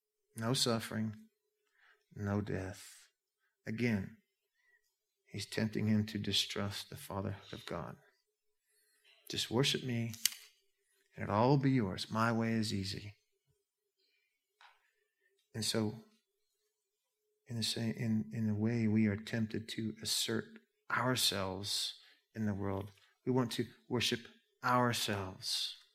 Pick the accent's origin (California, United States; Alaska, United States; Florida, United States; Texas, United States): Alaska, United States; Fox; I'm from Fox, Alaska. We don't have big cities in Alaska. When I came down to the States, we call the States the lower 48.